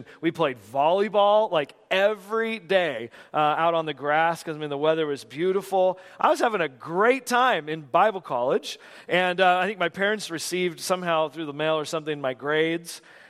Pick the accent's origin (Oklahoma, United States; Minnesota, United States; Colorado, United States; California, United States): California, United States; now in Gettysburg, United States; I'm from California, don't hold it against me. All three of my kids have a Gettysburg address now, all right, so I'm in. But I grew up there in Central Valley, California